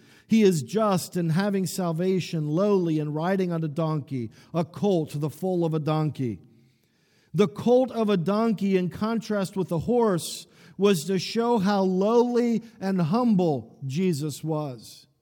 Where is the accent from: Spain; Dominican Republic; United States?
Dominican Republic; I remember my growing up in the Dominican Republic, my mother would send me to the corner store that was probably about a block and a half from our house.